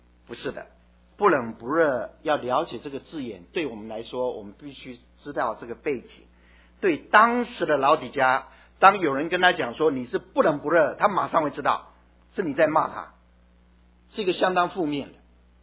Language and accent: Chinese; Beitou, Taipei, Taiwan; 我所住的地方在台湾北部哈，北部有一个地方就是温泉之乡，大家知道吗？来自台湾的，就是北投阳明山脚啊。我从小就是在这样的环境的当中长大，我们家里也有温泉啊，